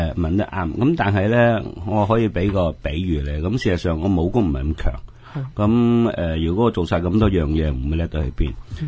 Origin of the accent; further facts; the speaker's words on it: Hong Kong; 咁我系香港人啊嘛，咁亦都系100%喺香港成立呢间公司。